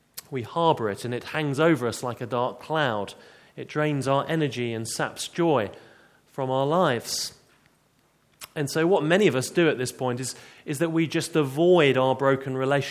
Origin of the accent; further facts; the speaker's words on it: England, United Kingdom; Well, you and I, being English and how we use the word